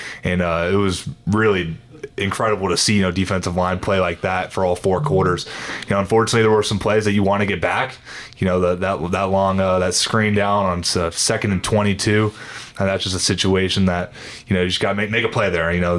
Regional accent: Oklahoma, United States; now in New Orleans, United States; him being a Texas guy, you know, I'm from Oklahoma, and now he's in Atlanta, I'm in New Orleans

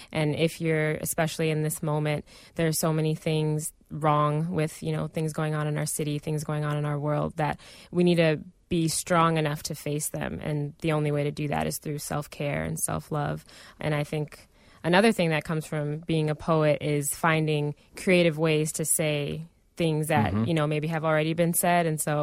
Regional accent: Chicago, Illinois, United States; Yeah, I think growing up in Beverly definitely shaped me as a young person.

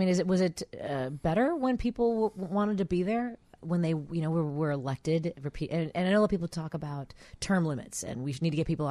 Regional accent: Chicago, Illinois, United States; But I grew up in Norwood Park, which happens to be the 20th District.

